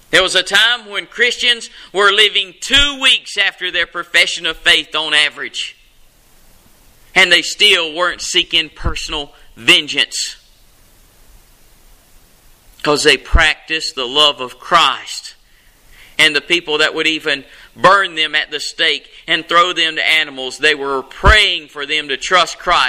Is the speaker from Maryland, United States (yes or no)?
no; Hattiesburg, Mississippi, United States; If you listen to the news media, you'd think it was 8,000 people in my hometown of Hattiesburg.